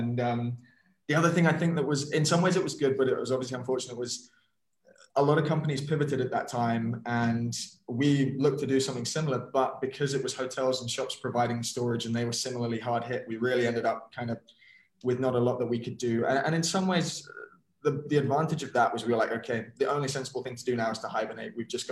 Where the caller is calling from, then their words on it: London, United Kingdom; I'm dialing in from London, which is why my hair looks the state it is.